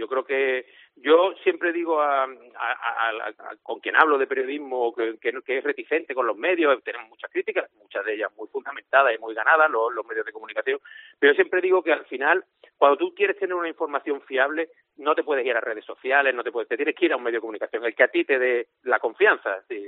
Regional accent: Cádiz, Andalusia, Spain; Yo soy muy crítico con el gaditano, empezando por mí, que soy de Cádiz.

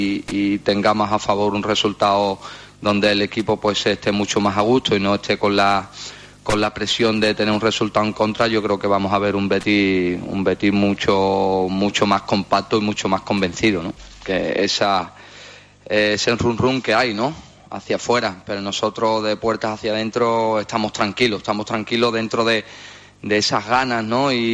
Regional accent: Spain; Como persona y como español

